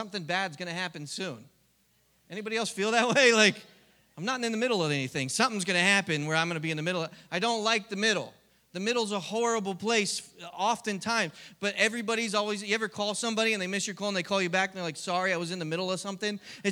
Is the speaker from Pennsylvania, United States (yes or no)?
yes; Philadelphia, Pennsylvania, United States; and I grew up in Philadelphia. I'm from Philly.